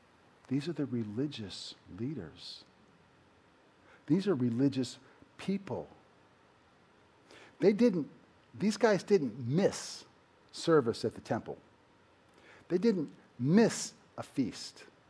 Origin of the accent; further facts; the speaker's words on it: Baltimore, Maryland, United States; born there; I was born in Sinai Hospital in Baltimore in 1965.